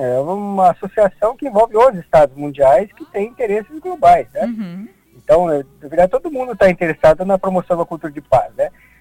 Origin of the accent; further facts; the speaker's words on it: Assis, São Paulo, Brazil; born there; Eu trabalho em Paraguaçu e em Assis, que é a cidade onde eu nasci. Assis é a cidade que é um pouco maior que da região, uhum. Tem cerca de 100 mil habitantes, né?